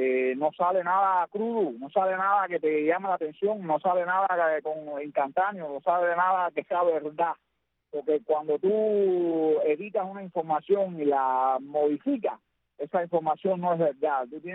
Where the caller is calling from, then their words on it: Baraguá, Ciego de Ávila, Cuba; desde Baragua, Cuba.